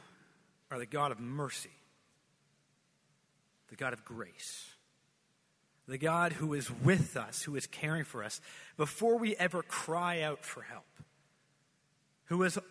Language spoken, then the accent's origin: English; Canada; since I grew up in Canada and there was a lot of snow